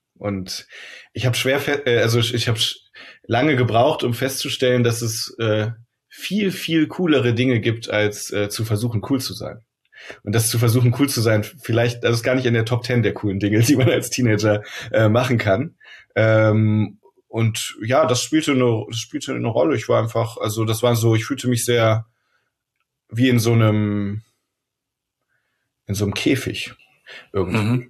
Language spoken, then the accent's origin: German; Rhineland, Germany; now in Hamburg, Germany; Ich komme aus dem Rheinland, deswegen ist das heute ein besonderer Aufnahmetag, weil heute Rosenmontag ist. Ich bin aber jetzt seit vielen Jahren in Hamburg.